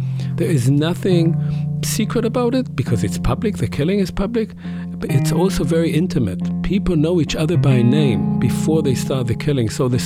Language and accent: English; Israel; I had studied this author when I was in high school growing up in Israel.